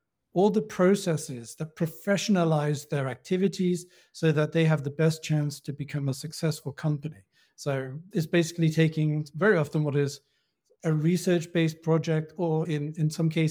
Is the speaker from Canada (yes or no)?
no; United Kingdom; now in Austria; You can probably tell straight away I'm from the United Kingdom, but I've been living and working in Austria for the last 10 years.